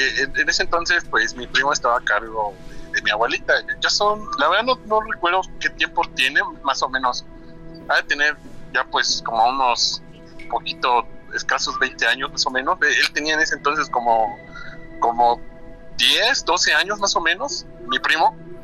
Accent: Veracruz, Mexico; yo soy de Veracruz, pues vengo de casi por la región de Poza Rica, Papantla.

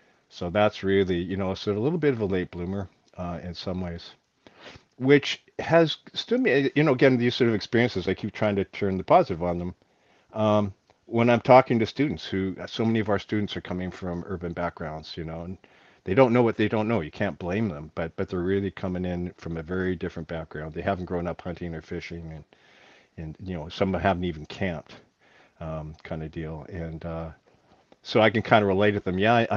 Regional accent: Canada; And so for me, growing up in Canada, doing a lot of time up in the bush

